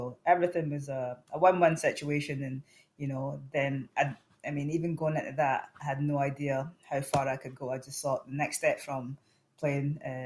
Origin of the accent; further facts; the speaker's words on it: United States; born there; And yeah, I was born in America, but I didn't feel American.